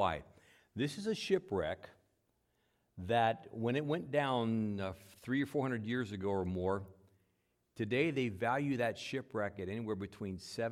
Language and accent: English; Gettysburg, Pennsylvania, United States; I grew up around Gettysburg. And as I grew up around Gettysburg, in the spring of the year, and the farmers are plowing all their fields.